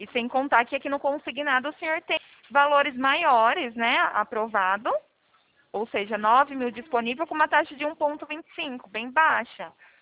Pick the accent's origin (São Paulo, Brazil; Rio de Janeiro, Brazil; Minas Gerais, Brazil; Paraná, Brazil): São Paulo, Brazil; Eu sou daqui do interior de São Paulo